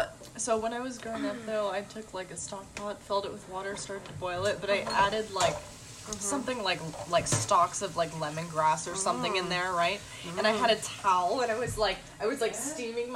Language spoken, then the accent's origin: English; California, United States; I grew up outside of Monterey Bay, and then at some point when I was around 10 or so, we moved up to the northern countryside, the northern valley of California. So inland California, you know, just a few hours south of the Oregon border.